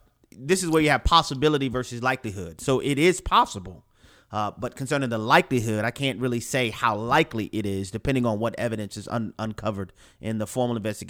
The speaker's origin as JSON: {"language": "English", "town": "New Orleans", "region": "Louisiana", "country": "United States", "said": "I'm from New Orleans."}